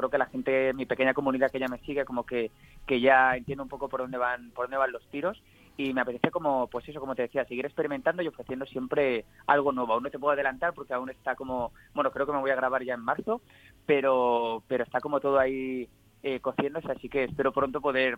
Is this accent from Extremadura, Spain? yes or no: no; Valencia, Valencian Community, Spain; me hace una ilusión tremenda, la verdad, porque al final es mi tierra